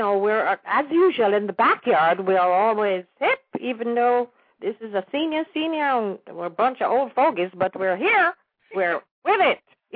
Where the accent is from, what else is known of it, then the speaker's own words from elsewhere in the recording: Kingston, Jamaica; I was speaking to one of my girlfriends in Canada who was born and raised in Kingston like me, and some things we can remember being flourishing in Kingston isn't there anymore.